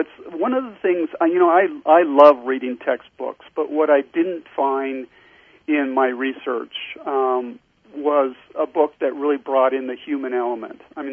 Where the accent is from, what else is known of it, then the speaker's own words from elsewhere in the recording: California, United States; I'm a sailor and a surfer, and I grew up on the California coast doing those things